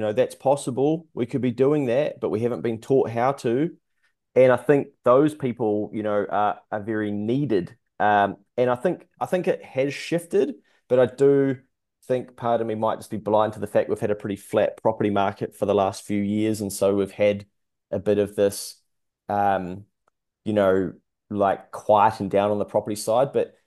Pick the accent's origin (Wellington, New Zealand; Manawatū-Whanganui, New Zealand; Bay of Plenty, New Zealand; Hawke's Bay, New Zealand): Manawatū-Whanganui, New Zealand; Dannevirke; I grew up in Dannevirke, for instance